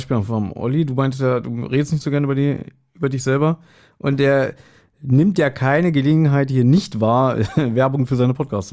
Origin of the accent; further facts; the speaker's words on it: Berlin, Germany; Ja, das ist so, wie wenn ich jetzt als Berliner probiere zu sechseln.